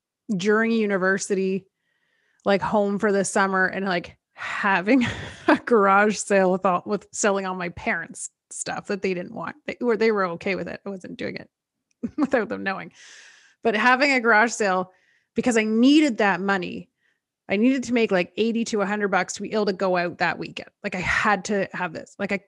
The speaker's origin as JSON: {"language": "English", "town": "Belleville", "region": "Ontario", "country": "Canada", "tie": "born or raised there", "also_born_or_lived": "Toronto", "lives_now": "Ottawa, Canada", "said": "I grew up in Belleville."}